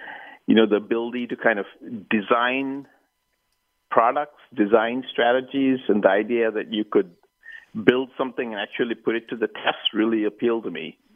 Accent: Sri Lanka; moved away as an adult; growing up in Sri Lanka, it was traditional for people to go to school or university in the UK.

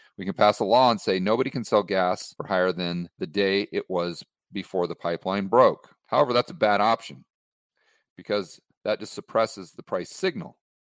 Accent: United States; It just seems normal and intuitive for us growing up in the United States.

